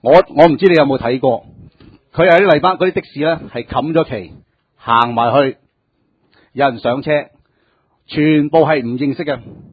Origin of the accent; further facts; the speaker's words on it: Yuen Long, New Territories, Hong Kong; 我在元朗土生土长。